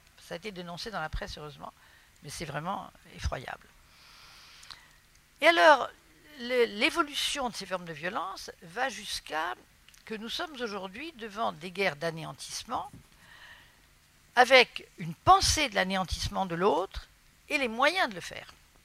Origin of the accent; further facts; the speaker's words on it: Madagascar; born there; je suis née à Madagascar, une époque lointaine, et on faisait le voyage en bateau. Donc, on allait de Marseille à Tamatave.